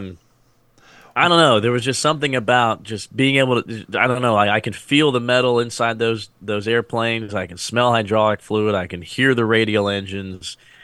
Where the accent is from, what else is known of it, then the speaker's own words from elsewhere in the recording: New Jersey, United States; growing up in South Jersey, you know, very rural, big pine trees everywhere